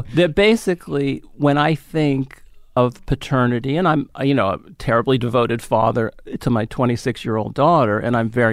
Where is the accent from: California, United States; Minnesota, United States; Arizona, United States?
California, United States; San Francisco; You know, I grew up in San Francisco, and on, I think, KNBR, you know, they would have from 8 a.m. till 12 noon all the great stand-ups of that time